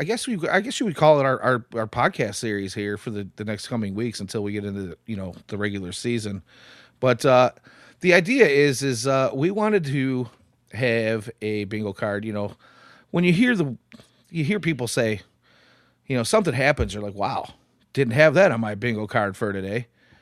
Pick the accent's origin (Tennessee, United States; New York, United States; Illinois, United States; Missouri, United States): Illinois, United States; Growing up on the South Side, I never saw a black squirrel, and then there they were.